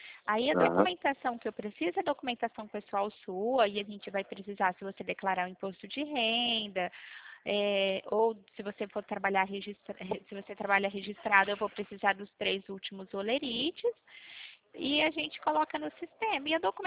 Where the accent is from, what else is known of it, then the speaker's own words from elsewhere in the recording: Pirassununga, São Paulo, Brazil; que nem eu sou de Pirassununga, eu fechei de Mococa